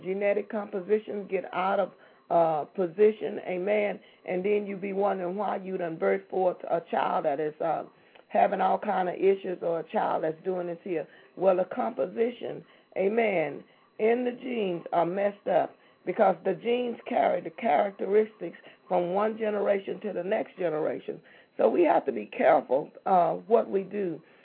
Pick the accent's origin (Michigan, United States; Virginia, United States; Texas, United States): Texas, United States; I'm from Texas, and there's a place called Seabrook and Kema.